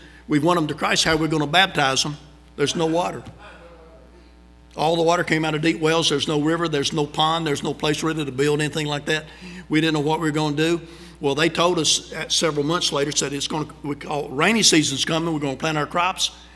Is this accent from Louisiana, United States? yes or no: no; South Carolina, United States; I was from South Carolina. I'm in Japan, way down in southern Japan in Okinawa